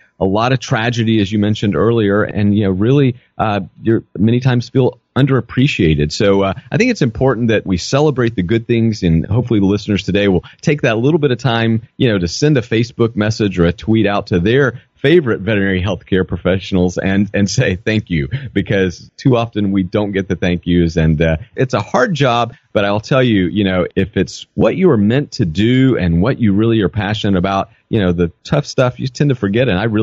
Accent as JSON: {"language": "English", "region": "Georgia", "country": "United States", "tie": "born or raised there", "also_born_or_lived": "Alabama", "said": "I am from the South. I grew up in rural South Georgia. I was originally born in rural South Alabama, but I moved to South Georgia when I was a little child, as we like to say, knee-high to a grasshopper."}